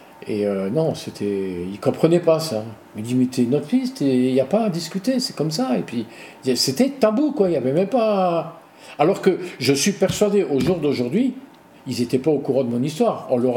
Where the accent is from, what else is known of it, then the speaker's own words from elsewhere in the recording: Metz, Grand Est, France; born there; J'ai 59 ans. Je suis né à Metz le 11 avril 1966.